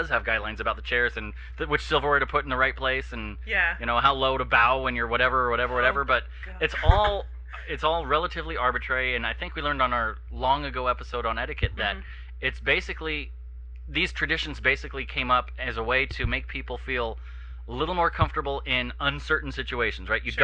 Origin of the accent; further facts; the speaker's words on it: California, United States; I bet right off the bat you have a lot more politeness built into your local culture than I do from California.